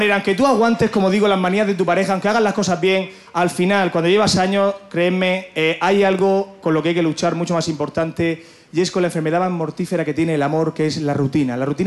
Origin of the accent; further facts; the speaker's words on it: Murcia, Region of Murcia, Spain; Yo soy de Murcia